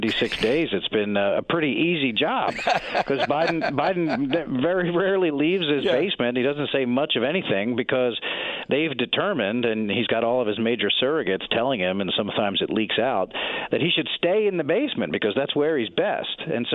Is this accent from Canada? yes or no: no; Ridley, Pennsylvania, United States; I mean, Delaware County is my home. I grew up in Ridley, and so I'm pretty familiar with the landscape over there